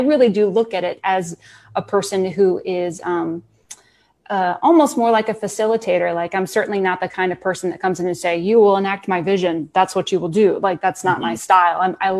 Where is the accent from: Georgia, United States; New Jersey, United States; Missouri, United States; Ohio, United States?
Ohio, United States; Cincinnati; I am originally from Cincinnati, Ohio.